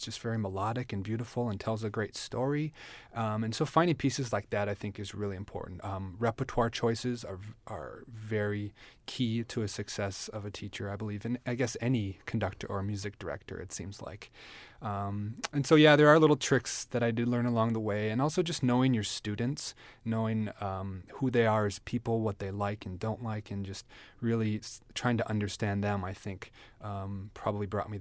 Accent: Minnesota, United States; I'm from Minnesota, actually.

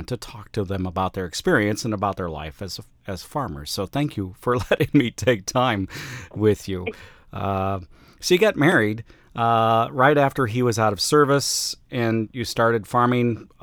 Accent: Midwest, United States; it was like stepping into my hometown. Those small little towns across all of the Midwest, I suppose, are very much the same.

